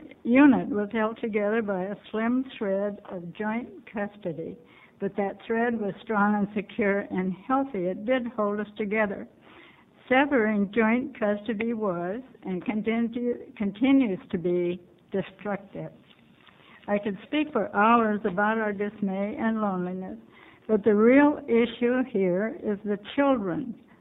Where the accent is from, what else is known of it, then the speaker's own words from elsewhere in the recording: Milwaukie, Oregon, United States; I'm from Milwaukee, Oregon.